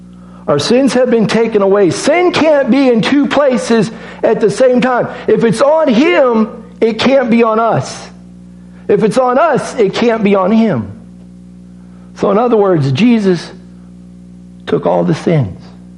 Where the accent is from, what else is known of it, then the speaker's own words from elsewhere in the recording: Illinois, United States; and we're all from Illinois. In the state of Illinois, he did not have a will